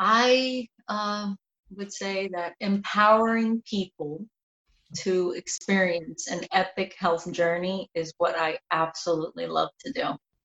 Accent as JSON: {"language": "English", "town": "New York City", "region": "New York", "country": "United States", "tie": "born or raised there", "said": "So I'm first generation born here, but even then, growing up in New York City, money to be able to get medicine and things of that sort wasn't something that accessible."}